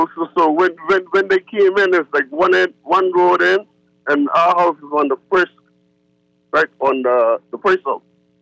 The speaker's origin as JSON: {"language": "English", "town": "Andros", "country": "Bahamas", "tie": "born or raised there", "said": "I grew up in Andrus."}